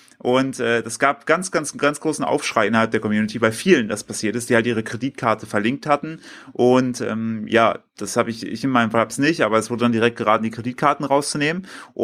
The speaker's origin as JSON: {"language": "German", "country": "Germany"}